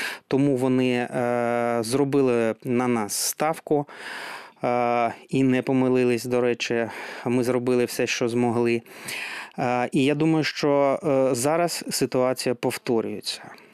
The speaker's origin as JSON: {"language": "Ukrainian", "region": "Donbas", "country": "Ukraine", "said": "бо ми самі з Донбасу, і ми висуваємося в цьому регіоні"}